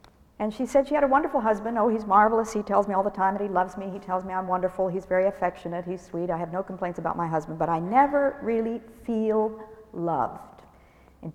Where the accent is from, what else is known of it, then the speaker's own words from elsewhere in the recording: New England, United States; I come from New England, you know.